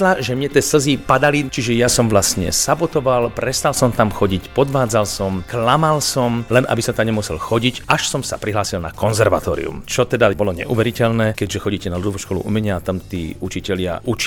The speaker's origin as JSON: {"language": "Slovak", "town": "Bratislava", "region": "Bratislava Region", "country": "Slovakia", "tie": "born or raised there", "also_born_or_lived": "Ilava", "said": "ocko bol sústružník, mama žeriavnička, narodil som sa v Ilave, také socialistické dieťa. Tým, že sme sa presťahovali do tej Bratislavy"}